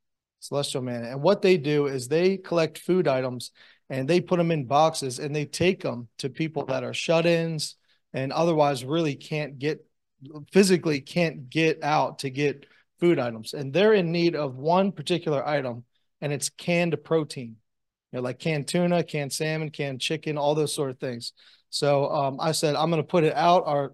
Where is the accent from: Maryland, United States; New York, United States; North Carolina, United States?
Maryland, United States; Baltimore; So growing up in Baltimore, just kind of full disclosure, at least in my experience, I didn't know one Boy Scout growing up.